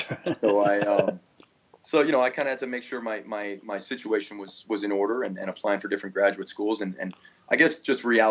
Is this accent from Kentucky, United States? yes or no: no; New York City, New York, United States; So I grew up in New York City, and honestly, this is the only thing I've ever wanted to do in my life.